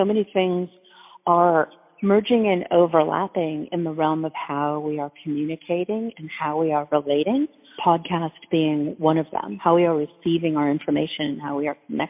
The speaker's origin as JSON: {"language": "English", "town": "Chicago", "region": "Illinois", "country": "United States", "lives_now": "Los Angeles, United States", "said": "I've been a voiceover artist in LA for going on 30 years. I'm originally from Chicago."}